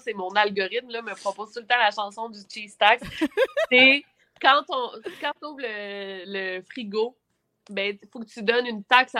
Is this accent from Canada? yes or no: yes; Quebec City, Quebec, Canada; Puis moi, je viens de Québec.